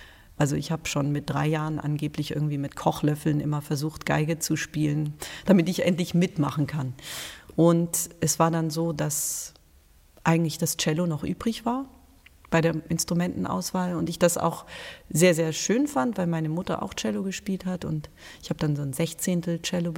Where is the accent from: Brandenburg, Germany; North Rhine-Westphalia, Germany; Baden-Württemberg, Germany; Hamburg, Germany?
Hamburg, Germany; now in Bremen, Germany; Also ich bin ja Wahlbremerin und verrate meine Heimatstadt sehr gerne, weil ich hier wirklich es ganz herrlich finde und auf keinen Fall wieder zurückgehen wollen würde nach Hamburg.